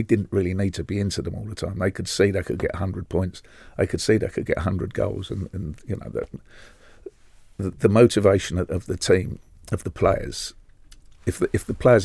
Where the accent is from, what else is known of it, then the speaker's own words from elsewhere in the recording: London, United Kingdom; But as a Londoner and as a coach and a member of staff, working at West Ham was sort of the best I feel that I could have achieved.